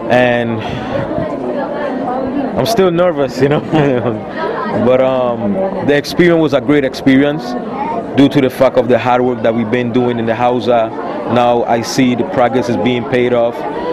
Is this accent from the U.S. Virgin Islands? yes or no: yes; U.S. Virgin Islands; I'm from the Virgin Islands.